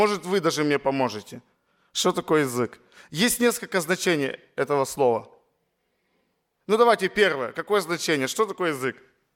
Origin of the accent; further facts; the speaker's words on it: Abakan, Khakassia, Russia; Откуда я? Я сам из Абакана. Это столица Республики Хакасия. Ее еще называют Солнечная Хакасия.